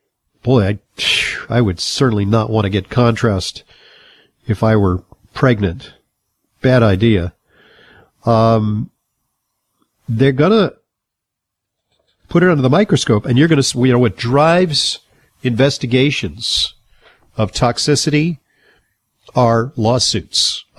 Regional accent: Manhattan, New York, United States; We got Marilyn from Manhattan, New York, my hometown.

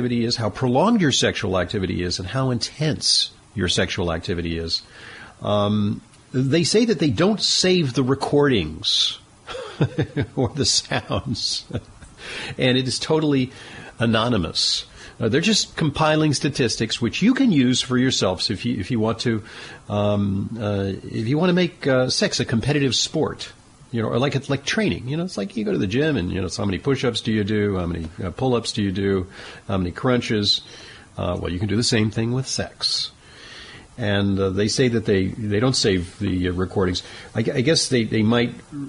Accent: New York, United States; somewhere in the middle is New York, my home state.

